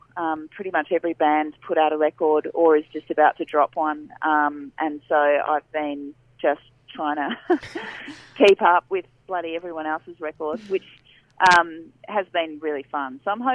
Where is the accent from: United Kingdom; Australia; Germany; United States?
Australia; Adelaide, South Australia; I'm an Adelaide girl. I grew up in Adelaide. I went to Flinders Uni